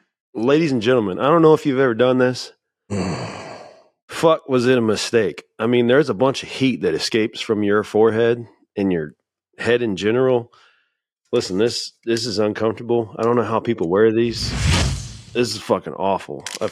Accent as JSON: {"language": "English", "region": "Ohio", "country": "United States", "said": "I'm sure people know by now that we're from Ohio"}